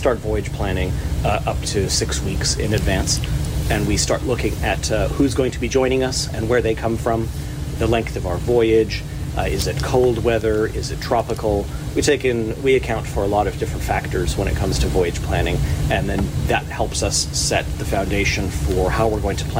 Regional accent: Saskatchewan, Canada; now in Calgary, Canada; I'm a Saskatchewan born and raised.

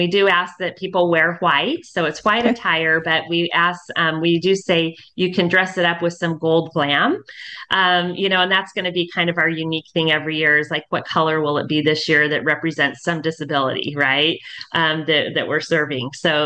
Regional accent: West Coast, United States; I'm from the West Coast and I never even heard of that rule until my roommate, I went to UNLV for hospitality, when my roommate, who was from Ohio, told me that.

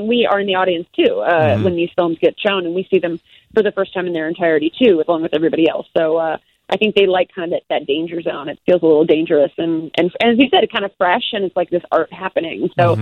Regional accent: Midwest, United States; I mean, ultimately, I'm a Midwesterner. We're a little nicer

